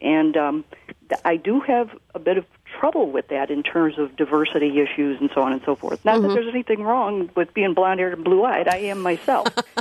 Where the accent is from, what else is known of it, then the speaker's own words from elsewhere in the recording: Kalamazoo, Michigan, United States; now in Rice Lake, United States; I grew up in Kalamazoo, Michigan, not far from Holland and Grand Haven and those places.